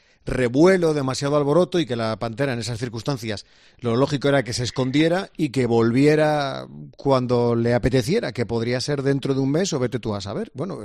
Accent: Madrid, Community of Madrid, Spain; es que soy de Madrid

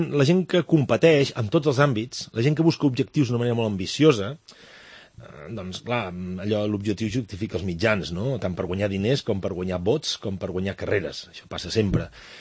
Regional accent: Catalonia, Spain; a mi em van batejar així a la meva comarca, el Ripollès

